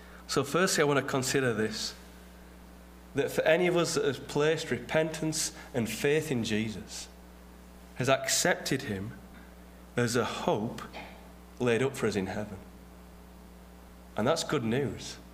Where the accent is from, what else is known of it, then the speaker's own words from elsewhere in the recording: England, United Kingdom; So as you might be able to tell, I'm from England.